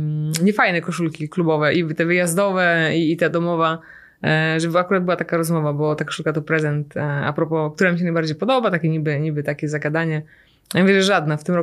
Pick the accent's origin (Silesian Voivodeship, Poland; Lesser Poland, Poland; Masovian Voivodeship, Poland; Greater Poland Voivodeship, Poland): Greater Poland Voivodeship, Poland; Mosina; w takiej fabryce, która się otworzyła w Mosinie, skąd pochodzę.